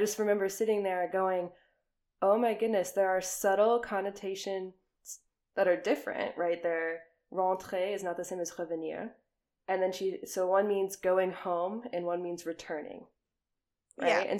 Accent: United States; I don't think I will ever shed the fact that I'm American. I think that will always be noticeable.

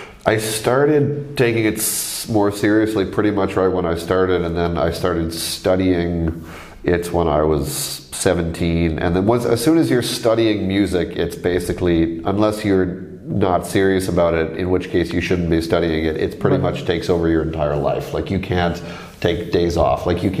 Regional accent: Toronto, Ontario, Canada; I grew up in Toronto, mm-hmm, which has like a very, very large Asian population.

